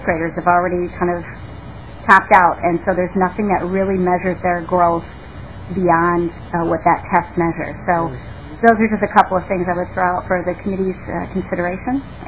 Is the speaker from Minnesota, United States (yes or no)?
yes; Eden Prairie, Minnesota, United States; from Eden Prairie, District 42B. My district is all contained within the city of Eden Prairie